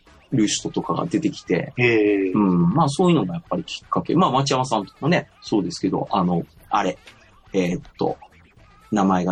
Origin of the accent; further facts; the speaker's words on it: Osaka, Japan; 大阪出身ですから、うん。